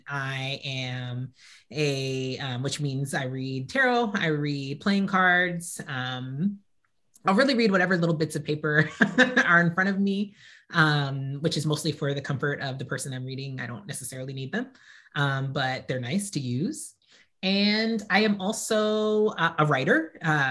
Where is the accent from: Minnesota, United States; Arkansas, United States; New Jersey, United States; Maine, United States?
New Jersey, United States; I am from New Jersey.